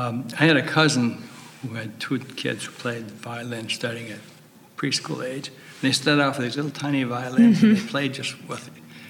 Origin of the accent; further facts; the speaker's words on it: Minnesota, United States; now in Nashville, United States; You know, I grew up in Minnesota in a little farming community